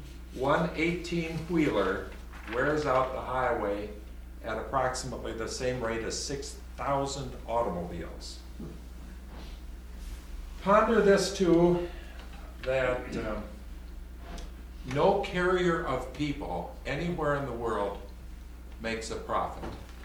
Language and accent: English; Lindstrom, Minnesota, United States; riding between my hometown of Lindstrom, Minnesota, and Rush City, Minnesota, where my grandmother lived